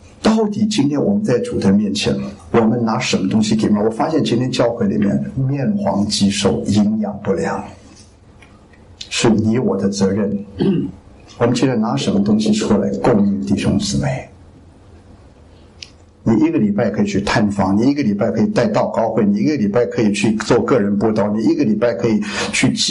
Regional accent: Guangdong, China; 我都系广东人

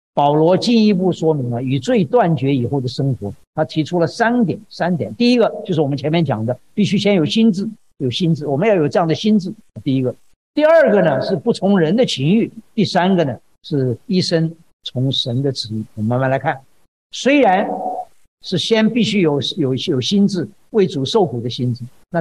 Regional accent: Taiwan; 我从台湾来的就晓得，我们在因为我住在左营，我们那个地方就海军的基地在附近

